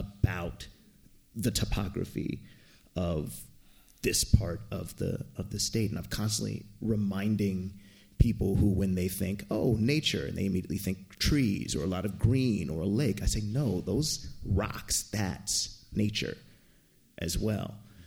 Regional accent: Altadena, California, United States; growing up in Altadena on Alameda Street, I remember I used to always look up at like that mountain range that was just the north, we were in the foothills

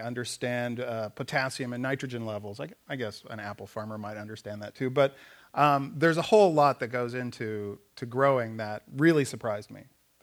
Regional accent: Kansas, United States; I grew up in Kansas.

